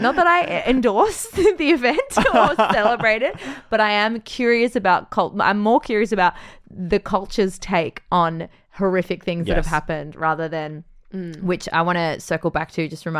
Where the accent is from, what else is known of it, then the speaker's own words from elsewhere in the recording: Australia; oh, so it's 10 grand to do Ed Fringe as an Australian artist.